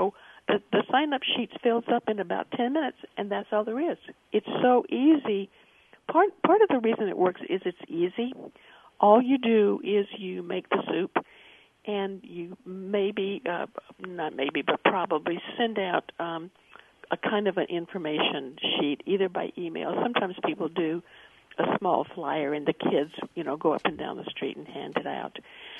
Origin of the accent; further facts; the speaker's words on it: Portland, Oregon, United States; Well, I was invited to attend one at my hometown of Portland, Oregon.